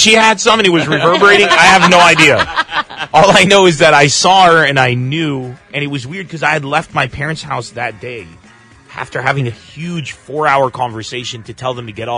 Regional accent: United States; That's, as an American myself, I totally get it.

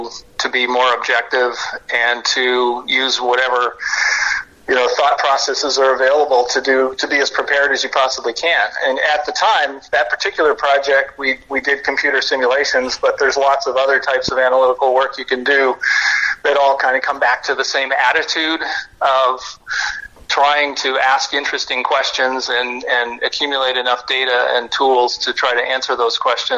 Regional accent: Toronto, Ontario, Canada; I'm from Toronto

